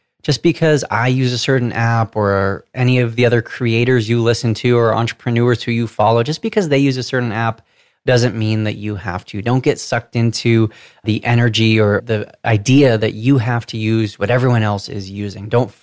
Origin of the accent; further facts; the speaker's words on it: California, United States; accent: Southern California; decipher my Southern California accent